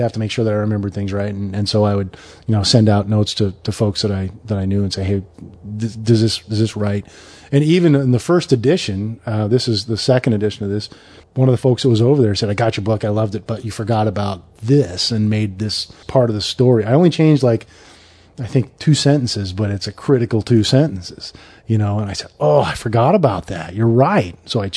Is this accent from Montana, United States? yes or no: yes; Kalispell, Montana, United States; I went to my hometown in Kalispell, Montana to do a book signing there.